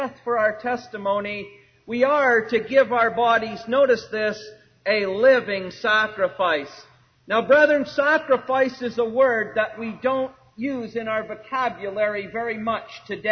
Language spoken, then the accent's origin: English; Smiths Falls, Ontario, Canada; If somebody looks on in Smiths Falls, my hometown, and they look at believers in Smiths Falls